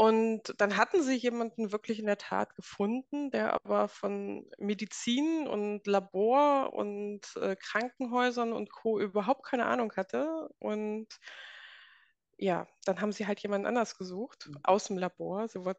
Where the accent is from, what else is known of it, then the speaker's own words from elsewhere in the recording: Lower Saxony, Germany; now in Saarland, Germany; bin ich im Saarland seit 3 Jahren. Und es gefällt mir hier sehr gut. Ich komme eigentlich aus dem Norden, aus Niedersachsen und bin jetzt schön weit in den Süden gefahren, sozusagen.